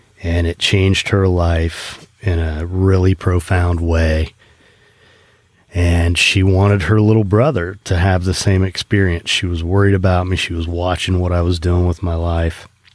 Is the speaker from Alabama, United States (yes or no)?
no; Indiana, United States; now in West Palm Beach, United States; I grew up in Indiana, so, you know, I came to the facility here in West Palm Beach, where I've been ever since.